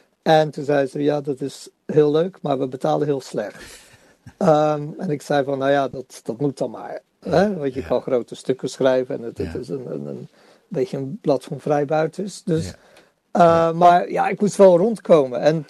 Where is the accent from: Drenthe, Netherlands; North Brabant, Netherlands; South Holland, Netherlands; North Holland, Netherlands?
South Holland, Netherlands; Rotterdam; Ja, als Rotterdammer in Afrika.